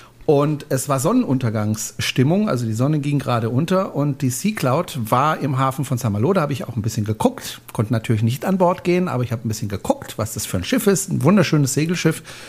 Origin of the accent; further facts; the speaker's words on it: Freiburg, Baden-Württemberg, Germany; now in Horb am Neckar, Germany; aus Horb am oder in Horb am Neckar aus Freiburg eigentlich. Ich bin ja gebürtiger Freiburger Bobbele, aber wohne in Horb.